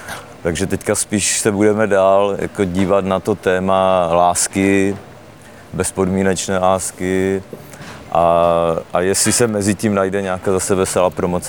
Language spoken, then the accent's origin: Czech; Opava, Moravian-Silesian Region, Czechia; já jsem rodák z Opavy